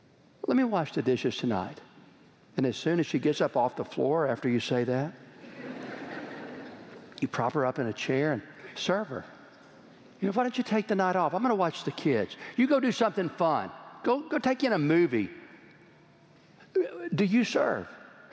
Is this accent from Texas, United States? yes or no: yes; Texas, United States; I grew up in Texas, and there was this really famous football coach named Darryl Royal.